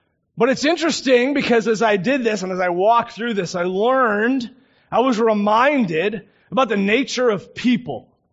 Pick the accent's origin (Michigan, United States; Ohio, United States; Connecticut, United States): Michigan, United States; I grew up in Michigan, and so when I was going through driving training school